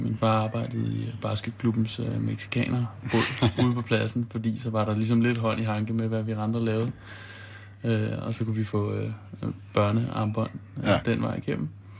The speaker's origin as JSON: {"language": "Danish", "town": "Roskilde", "region": "Zealand", "country": "Denmark", "tie": "born or raised there", "said": "jeg er født og opvokset i Roskilde, så det var det naturlige sted at komme, hvis man var interesseret i musik."}